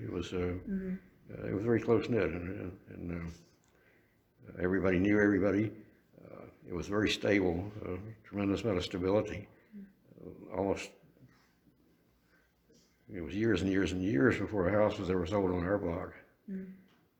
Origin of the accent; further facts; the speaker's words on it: Virginia, United States; I grew up in the Waverly section of Southeast, mm-hmm. Kenwood Boulevard.